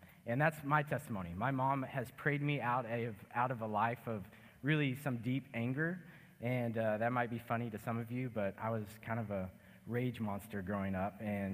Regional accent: Roman Forest, Texas, United States; I grew up in Roman Forest, not too far from here, just north of New Caney, actually in New Caney, but a little subdivision that its own city of Roman Forest.

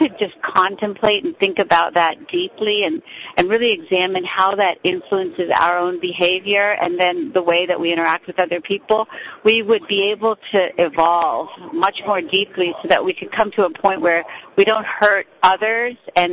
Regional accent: Uttar Pradesh, India; I was born in India. I was born into a very conservative Muslim family. We come from northern India, this state called Uttar Pradesh

